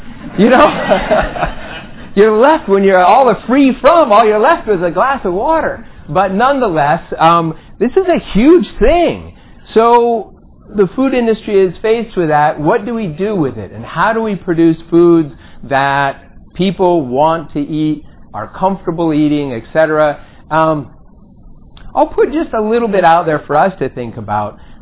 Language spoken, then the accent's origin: English; California, United States; I grew up in California.